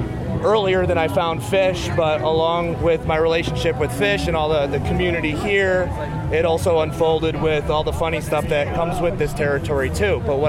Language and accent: English; Middlebury, Connecticut, United States; And I grew up in Middlebury, Connecticut, right next door to Watertown.